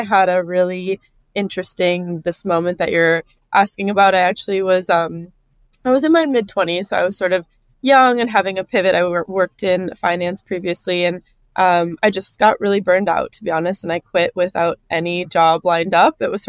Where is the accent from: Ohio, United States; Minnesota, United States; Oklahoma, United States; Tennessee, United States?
Minnesota, United States; I grew up in Minnesota, and my family was always really conscious